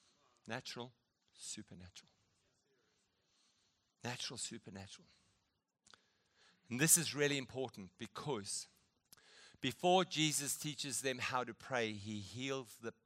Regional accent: South Africa; now in Perth, Australia; Pauline and I, we came from South Africa. We felt God lead us. We're in Perth at Riverview Bible College.

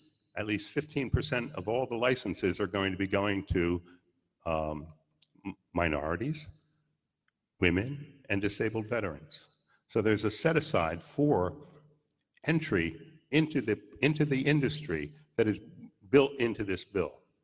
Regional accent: Trenton, New Jersey, United States; I was born in Trenton. I I graduated from Trenton High School in 1966, and I choose to live in Trenton now.

